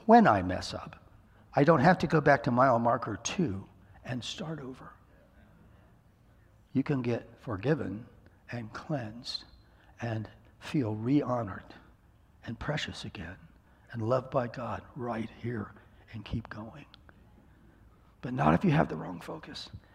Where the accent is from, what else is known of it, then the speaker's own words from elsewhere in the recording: Iowa, United States; Now, I grew up in Iowa.